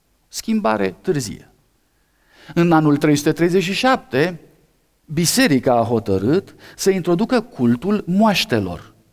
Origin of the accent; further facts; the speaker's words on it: Transylvania, Romania; De asemenea, pentru noi, așa cine suntem aici din Transilvania, se pare că contribuie la izbucnirea răscoalei de la Bobâlna.